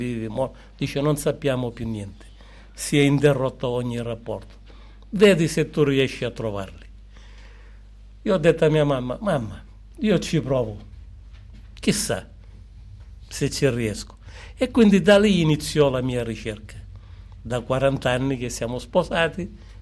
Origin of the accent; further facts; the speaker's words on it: Catania, Sicily, Italy; born there; sono nato a Catania